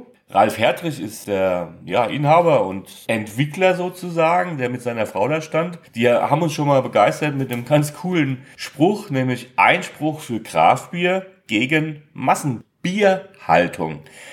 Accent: Hesse, Germany; born there; als gebürtiger Hesse

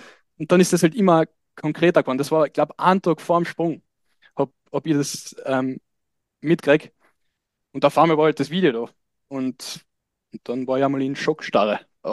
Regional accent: Carinthia, Austria; now in Graz, Austria; Ja, also ich komme aus einem kleinen Dorf aus Ortraburg in Kärnten. Das ist in der Nähe von Osttirol, in der Nähe von Lienz.

